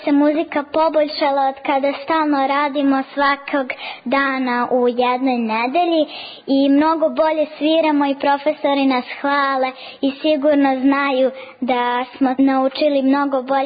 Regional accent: Belgrade, Serbia; sviram violinu, imam 10 godina, dolazim iz Beograda. Ovo mi je 2. godina da sam ovde.

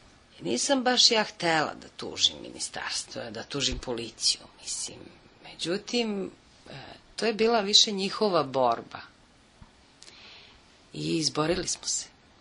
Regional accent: Belgrade, Serbia; ja dolazim iz Beograda

